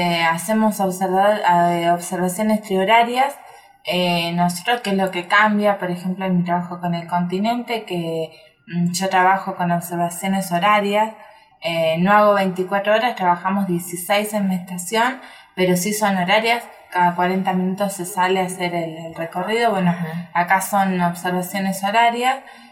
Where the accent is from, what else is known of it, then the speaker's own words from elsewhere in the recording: Sierras Bayas, Buenos Aires, Argentina; Soy de Sierras Bayas, un pueblo muy chiquito de alrededor de entre 5.000 y 7.000 habitantes, que pertenece a la ciudad de Olavarría.